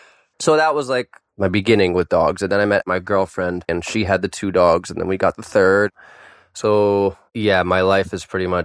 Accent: Kenya; growing up in Kenya, quick backstory. When I grew up in Kenya, I was on an island off the coast, and it was a very like open, small village

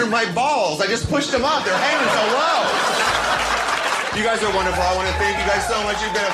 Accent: San Diego, California, United States; And as I said, I'm from San Diego, which is only a short 20-minute drive from the finest surgeons that Tijuana has to offer.

